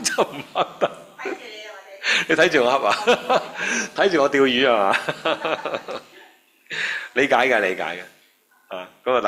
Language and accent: Cantonese; China; 我哋中國人咧最興嗰句嘅啦即係若然未報咧，就時辰啊未到嘅啫